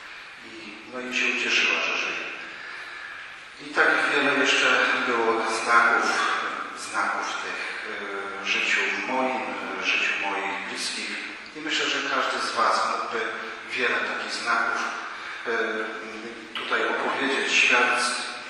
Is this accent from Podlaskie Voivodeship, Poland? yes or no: no; Stryszów, Lesser Poland, Poland; also born or lived in Matowice; pochodzę ze Stryszowa, urodziłem się w Matowicach